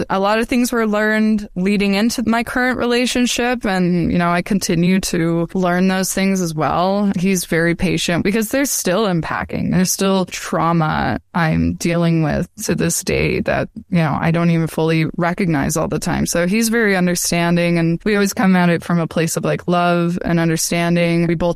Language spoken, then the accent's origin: English; Utah, United States; the culture I was brought up in Utah